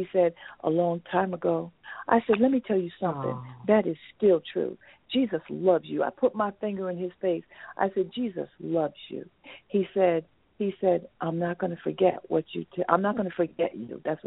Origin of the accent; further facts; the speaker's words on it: New Jersey, United States; I am also from New Jersey.